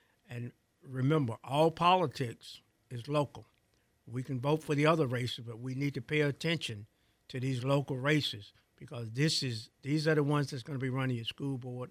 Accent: Pensacola, Florida, United States; also born or lived in Dalton, United States; I was born in Dalton, Alabama, so, you know, I've been in Pensacola all my life, but I was born in Dalton.

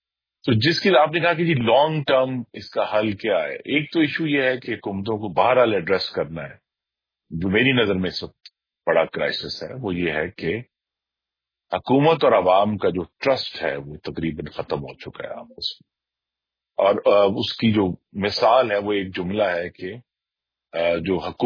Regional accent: Gujranwala, Punjab, Pakistan; جو پنجاب کے سب بڑے شہر ہیں بشمول میرا شہر گجرانوالہ

